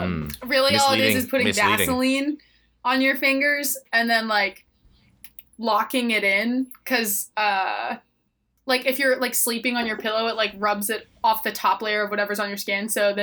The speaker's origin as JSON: {"language": "English", "region": "the South", "country": "United States", "said": "I'm from the South, and that's just wrong."}